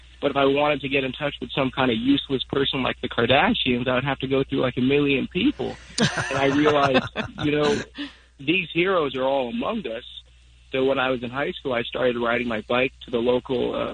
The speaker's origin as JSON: {"language": "English", "town": "Agoura Hills", "region": "California", "country": "United States", "tie": "born or raised there", "said": "Agoura Hills, California."}